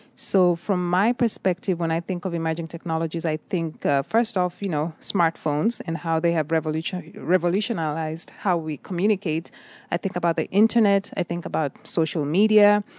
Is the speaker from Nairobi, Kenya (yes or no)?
yes; Nairobi, Kenya; moved away as an adult; now in Texas, United States; I'm originally from Kenya. Was born and raised in Nairobi, Kenya. Did my high school in Kenya, and shortly after completing my high school education there, I immigrated to the United States in 1996. And I have been in Texas pretty much throughout that whole time